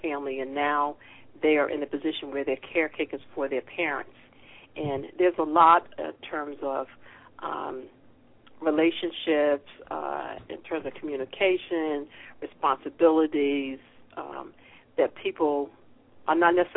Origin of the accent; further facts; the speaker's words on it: Boston, Massachusetts, United States; Originally I'm from Boston, so I've been dealing with what's going on in Boston